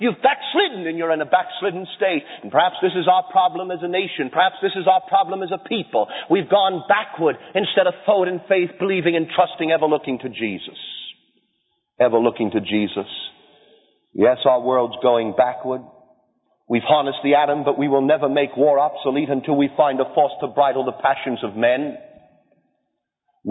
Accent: Coney Island, New York, United States; I remember as a young boy in a ghetto growing up in Coney Island, I was a threat to society.

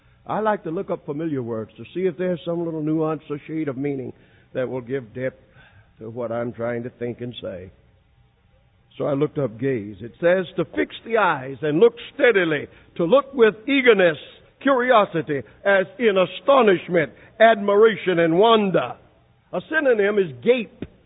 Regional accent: Greensboro, North Carolina, United States; born there; I was born in Moorhead Township in the county of Guilford in the city of Greensboro, North Carolina.

